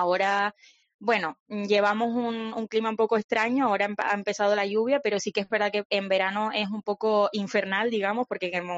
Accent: Canary Islands, Spain; me duele que siendo canaria me digan eso, pero ya 3 años sin sol se notan.

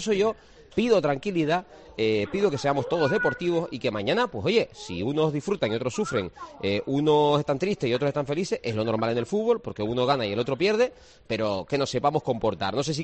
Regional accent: Canary Islands, Spain; somos todos canarios.

